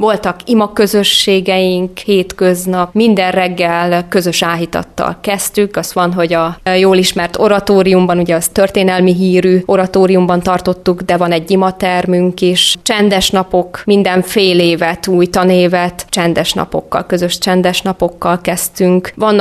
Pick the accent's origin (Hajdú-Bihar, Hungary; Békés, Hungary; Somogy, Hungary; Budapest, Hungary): Hajdú-Bihar, Hungary; Debrecen; én ugye Debrecenbe, egy civis városba, egy nagyvárosba nőttem fel.